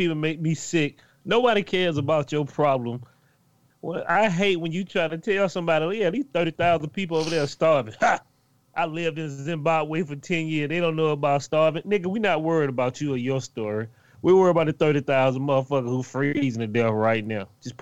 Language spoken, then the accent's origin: English; Oklahoma, United States; I grew up in Oklahoma. I know what real snow is.